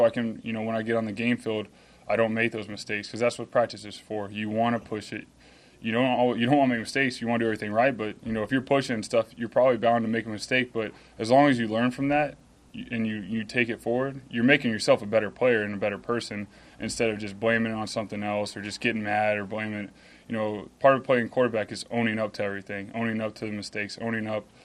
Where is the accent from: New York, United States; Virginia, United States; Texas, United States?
Texas, United States; I grew up in Texas, the Alamo Dome. We played several times, Alamo Bowl.